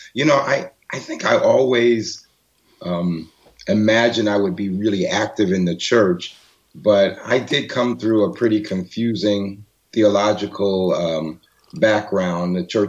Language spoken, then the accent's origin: English; Jamaica, New York, United States; also born or lived in Brooklyn, United States; And I was born in Jamaica, Queens, and lived there. And then we moved to a community near Springfield Gardens High School. And I commuted into Manhattan for high school. Later, I lived in Brooklyn, New York as an adult, a young adult.